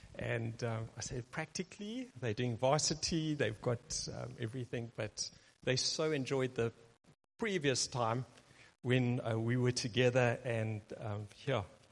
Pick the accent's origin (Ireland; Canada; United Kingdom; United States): United Kingdom; England; now in South Africa; I mean, I'm as English as they come, but all of my kids have gone through Afrikaans school, and they're quite bilingual.